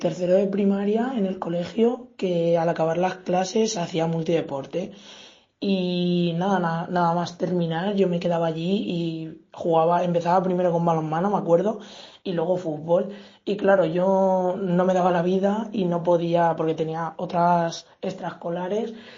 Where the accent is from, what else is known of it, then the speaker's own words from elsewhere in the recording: Puertollano, Castilla-La Mancha, Spain; en Puerto Llano, que es mi ciudad natal, estuve jugando hasta cadete segundo año. En esa edad tuve que jugar en mi pueblo y en otro